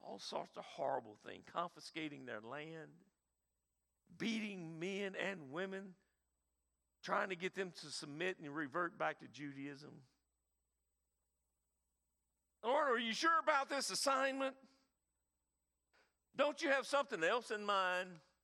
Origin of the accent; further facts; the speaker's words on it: the South, United States; We're from the South.